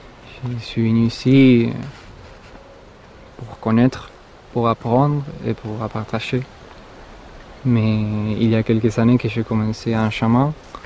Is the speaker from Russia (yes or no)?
no; Buenos Aires, Argentina; French is a second language; now in France; De Buenos Aires.